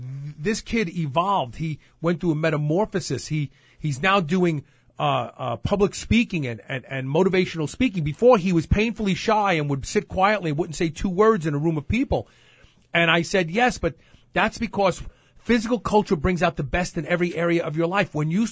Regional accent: Brooklyn, New York, United States; when I was a young kid growing up in Brooklyn, I was picked on a lot.

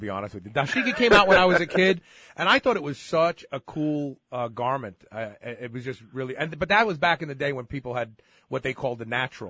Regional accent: New York City, New York, United States; I grew up in Bed-Stuy, Brooklyn. So I grew up in what was considered one of these same underserved neighborhoods.

